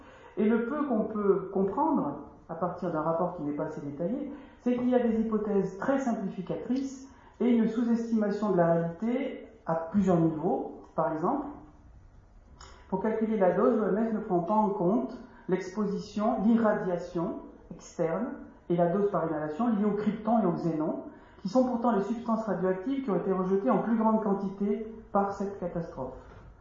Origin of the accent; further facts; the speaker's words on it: France; Ça aussi, ça nous a profondément choqués en tant que Français